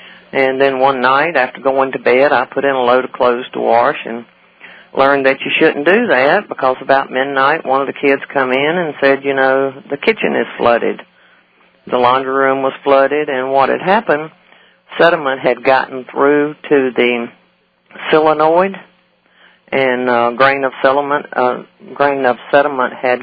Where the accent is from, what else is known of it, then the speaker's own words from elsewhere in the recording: North Carolina, United States; moved away; We're originally from North Carolina